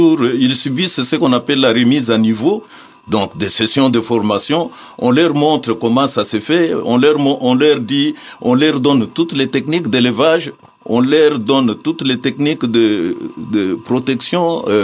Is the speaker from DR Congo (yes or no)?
yes; DR Congo; Puisque cette maladie est stationnaire ici chez nous, en RDC.